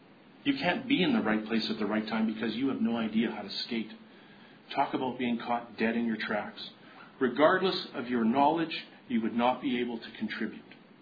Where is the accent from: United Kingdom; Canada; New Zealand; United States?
Canada; And since I'm Canadian, it's only natural that hockey is in my DNA.